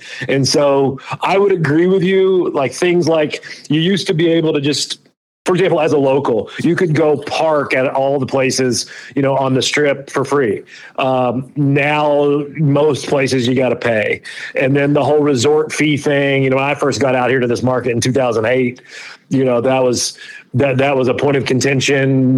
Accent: Kentucky, United States; I mean, I grew up in Kentucky, so you know, not unlike others that grow up on that side of the world

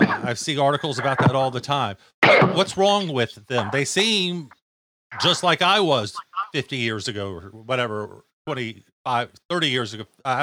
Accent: the South, United States; Phil, I'm a Southerner, and we were raised that you're only supposed to be in the newspaper three times: when you're born, when you die, when you get married.

